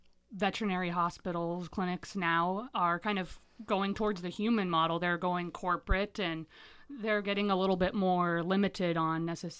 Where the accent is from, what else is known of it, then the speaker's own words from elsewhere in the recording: Teutopolis, Illinois, United States; So I grew up in Totopolis, Illinois, right by Effingham.